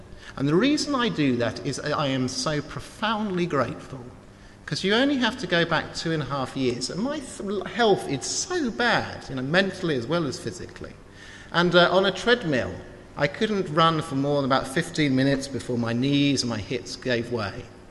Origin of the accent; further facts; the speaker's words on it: England, United Kingdom; Now, being English, I haven't got the faintest clue what that means.